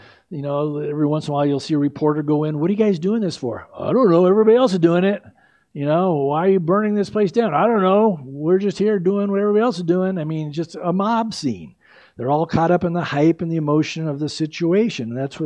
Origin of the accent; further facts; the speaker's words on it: San Diego, California, United States; when I was a kid growing up in San Diego